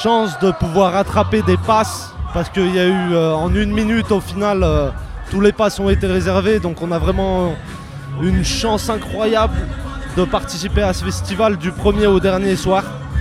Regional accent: Lyon, Auvergne-Rhône-Alpes, France; Ouais, on est de Lyon. 69 représente.

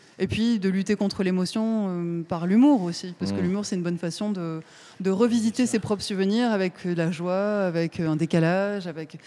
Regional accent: Nîmes, Occitanie, France; C'est parce que je suis de Nîmes

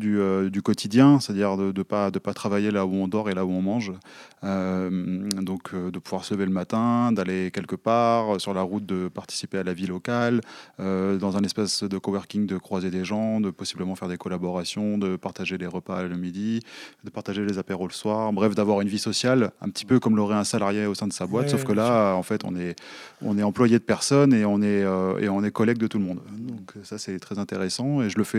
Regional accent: Pézenas, Occitanie, France; now in Sète, France; j'ai 37 ans. Je suis originaire de Pézenas et j'habite à Sète depuis le mois de mars.

